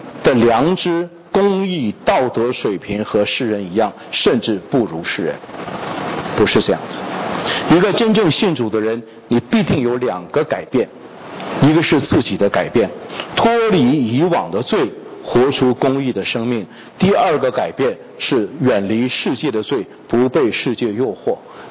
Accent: China; 像我们中国人说刑不上大夫哈

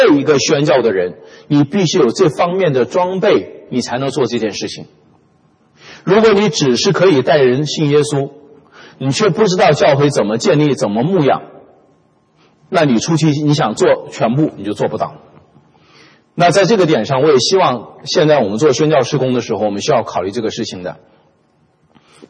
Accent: China; 我是中国人

